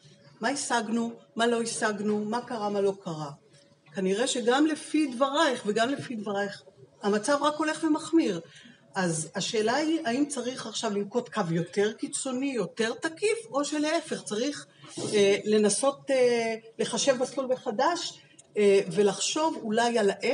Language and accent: Hebrew; Bnei Brak, Tel Aviv District, Israel; אני בתור ילדה בבני ברק גדלתי, כל שנות ילדותי ונערותי עברו עליה בבני ברק